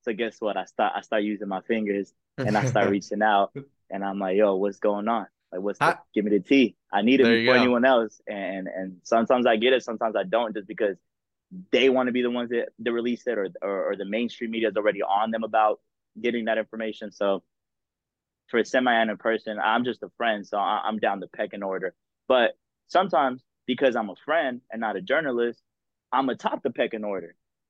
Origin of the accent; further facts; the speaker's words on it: Dallas, Texas, United States; So bro, growing up, I grew up in Dallas, playing soccer, bro.